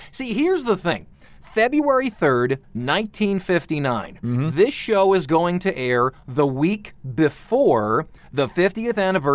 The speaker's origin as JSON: {"language": "English", "town": "Cleveland", "region": "Ohio", "country": "United States", "said": "Now, I'm going to defer to my local person. I'm from Cleveland, Ohio."}